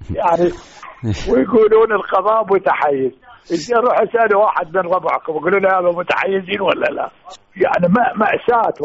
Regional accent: Iraq; عندنا بالعراق اكو خلط اوراق

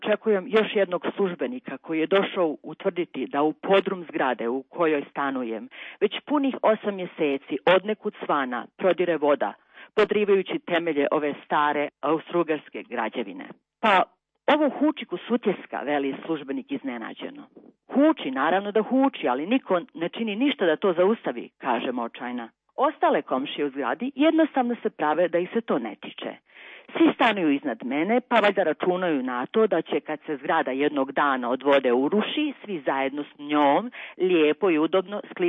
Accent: Mostar, Federation of Bosnia and Herzegovina, Bosnia & Herzegovina; Moj rodni grad je nesumljivo podijeljen, ali mi jako smeta kada se u medijima, kako stranim, tako i domaćim, isključivo govori o podijeljenom Mostaru

